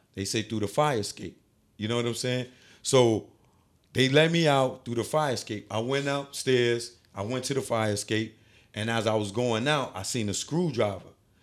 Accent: Bronx, New York, United States; I'm from the Bronx. I don't know nobody in Paris.

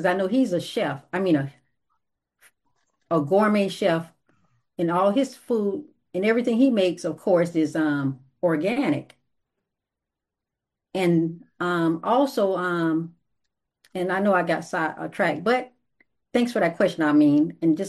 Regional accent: Florida, United States; But where I grew up in Florida, when I was a little girl, even my dad, he would take us to where he grew up.

